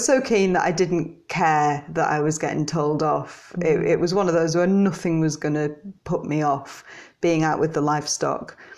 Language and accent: English; Backbarrow, North West England, United Kingdom; So I grew up in Backbarrow, which is a little village just down the road.